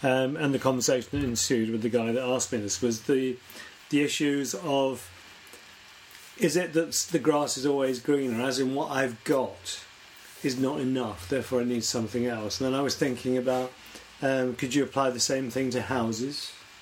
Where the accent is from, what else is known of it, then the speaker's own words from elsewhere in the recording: London, United Kingdom; So I was brought up in London, and when I was very small, you know, kids could get around, we would go to the museums.